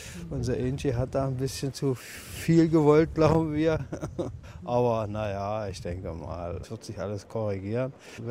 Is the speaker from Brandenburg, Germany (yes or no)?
yes; Brandenburg, Germany; In Brandenburg sieht es ja fast genauso aus. Wir kommen aus Brandenburg. Also, ja, ich.